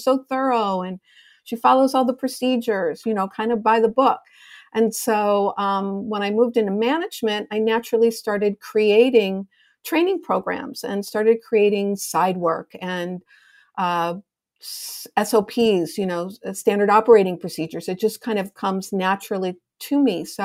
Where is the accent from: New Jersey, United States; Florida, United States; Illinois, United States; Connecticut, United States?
Illinois, United States; Chicago; My parents purchased a hot dog stand when I was 3 years old. I'm from Chicago, Illinois.